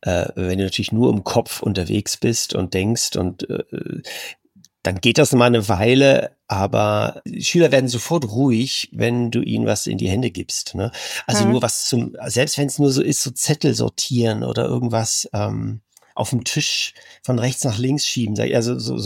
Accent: Berlin, Germany; Ich bin ja dialektlos aufgewachsen. Ich bin ja aus Berlin. Also ich spreche eigentlich gar keinen Dialekt, außer so ein bisschen.

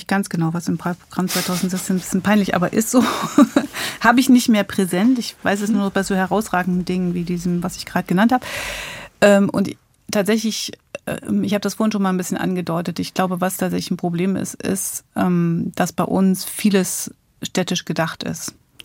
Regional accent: Gotha, Thuringia, Germany; also born or lived in Friedrichroda; Wir kommen beide aus Gotha. Ich bin da nur geboren in Friedrichrode.

